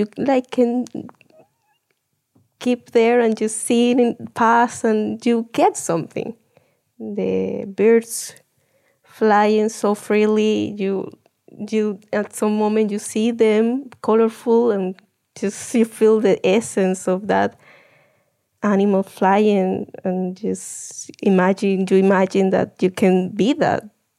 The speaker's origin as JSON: {"language": "English", "country": "Venezuela", "said": "My tribe, we say they are the guardians of the medicine called Jopo. But ayahuasca wasn't really the medicine of the community of the Venezuelan Amazon."}